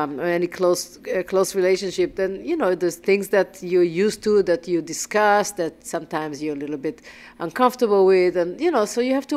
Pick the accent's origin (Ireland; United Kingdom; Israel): Israel; English is a second language; We are from Israel. So, you know, we have a certain directness